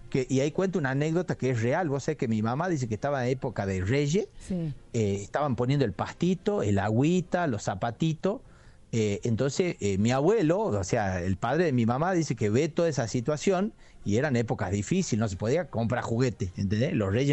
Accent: Tucumán, Argentina; le robaron el colectivo como buen tucumano

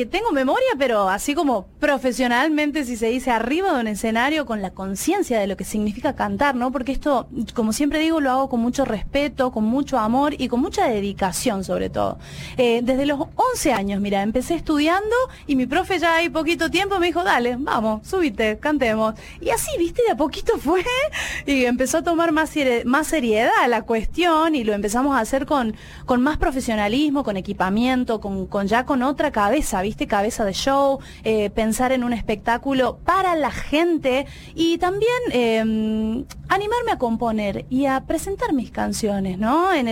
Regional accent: San Fernando del Valle de Catamarca, Catamarca, Argentina; also born or lived in São Gil; yo nací en ese pueblo y de muy chiquitita ya me mudé a San Fernando del Valle de Catamarca, que es la capital, ¿no? Y bueno, y desde ahí que estamos viviendo actualmente todavía en Catamarca

